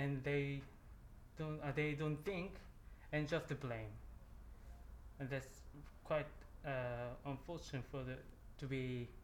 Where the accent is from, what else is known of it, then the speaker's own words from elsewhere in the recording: South Korea; English is a second language; I'm aging. I'm 31 and I'm from Korea, South Korea.